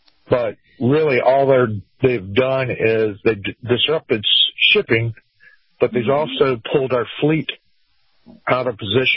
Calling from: Florida, United States; out of Southern Florida.

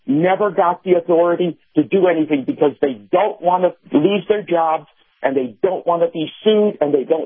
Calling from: Boulder, Colorado, United States; I'm listening to KNUS out of Denver, and I'm just outside the People's Republic of Boulder.

